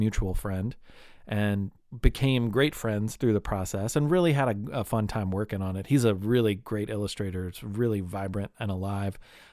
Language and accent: English; Louisville, Kentucky, United States; It's currently available now in my hometown of Louisville at places like the Fraser History Museum, where I spend my days as a employee.